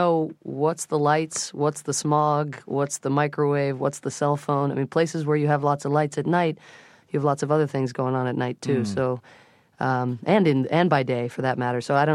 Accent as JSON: {"language": "English", "country": "Ireland", "tie": "born there", "said": "I'm Irish by birth and freckled and fair-skinned."}